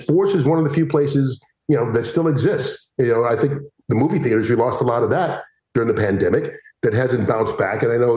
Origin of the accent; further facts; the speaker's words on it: Atlanta, Georgia, United States; moved away; also born or lived in Cedar Rapids / Madison / Dallas; I grew up in Atlanta. I went to college in Cedar Rapids, Iowa. I've lived in Madison, Wisconsin, as you said, Dallas.